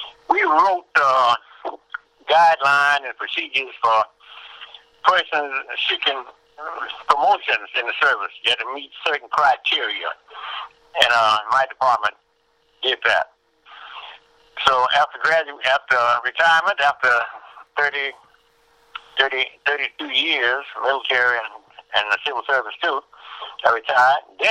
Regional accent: Baton Rouge, Louisiana, United States; moved away as an adult; now in Indianapolis, United States; Oh, Baton Rouge, Louisiana. I was born there.

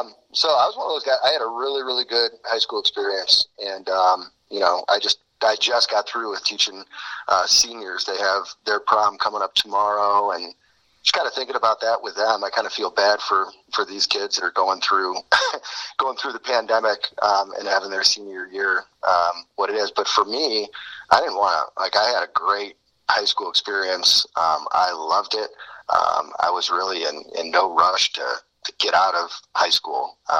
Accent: Park Ridge, Illinois, United States; We're from, like, the northwest suburbs of Chicago. So, you know, that's about, Park Ridge is, like, 30 minutes from the city.

